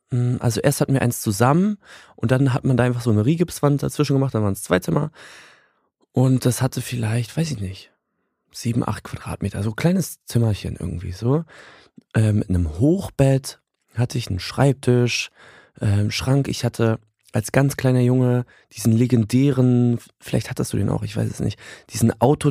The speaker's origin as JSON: {"language": "German", "region": "Berlin", "country": "Germany", "tie": "born or raised there", "said": "Also ich bin geboren in Berlin und habe die ersten 8 Monate wohl in einer kleineren Wohnung verbracht."}